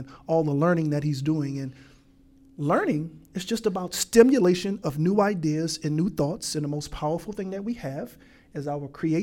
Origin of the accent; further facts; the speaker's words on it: New Orleans, Louisiana, United States; moved away; My journey and my story is I'm from New Orleans, Louisiana. I ended up here, my family and I, because of Hurricane Katrina.